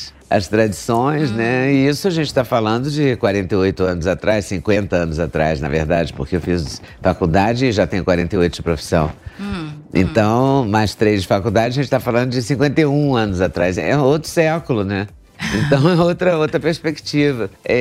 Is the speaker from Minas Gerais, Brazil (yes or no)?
yes; Juiz de Fora, Minas Gerais, Brazil; voltei para Juiz de Fora, de onde eu nasci, de onde eu venho.